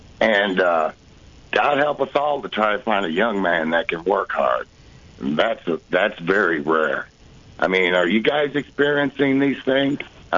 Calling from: Illinois, United States; I'm calling from Southern Illinois, more or less like the Metro East of St. Louis.

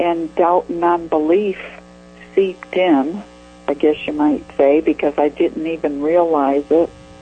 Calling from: Michigan, United States; Well, I'm calling from Michigan

